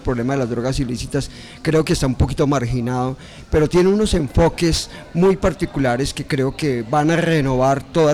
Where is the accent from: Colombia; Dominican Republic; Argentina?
Colombia; Tengo la expectativa y también la esperanza como colombiano, y el optimismo también